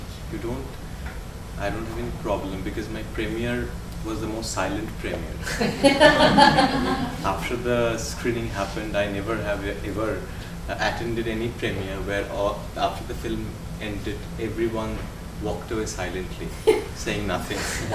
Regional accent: Kolkata, West Bengal, India; I'm coming from Kolkata.

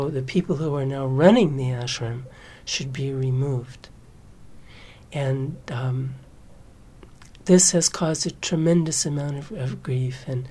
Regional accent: United States; when I first came to India in 1969, and India had gotten its independence in 1947, I, as an American, was told very proudly by the people

